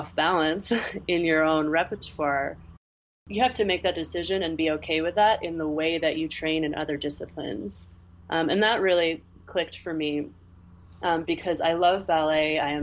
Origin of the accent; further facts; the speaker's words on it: East Coast, United States; My family is in Connecticut. I grew up on the East Coast.